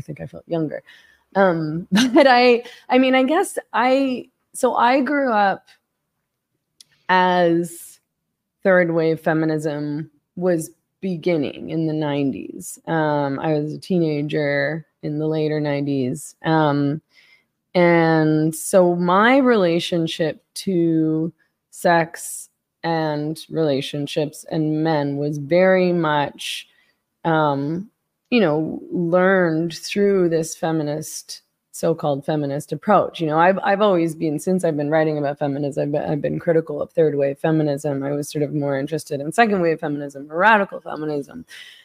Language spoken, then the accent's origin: English; Vancouver, British Columbia, Canada